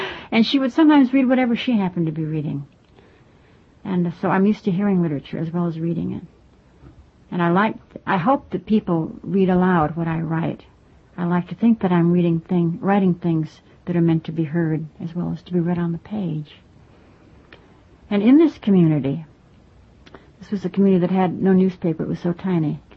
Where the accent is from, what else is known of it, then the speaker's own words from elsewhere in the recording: Ann Arbor, Michigan, United States; I grew up in Ann Arbor, Michigan, and my father taught chemistry at the university there.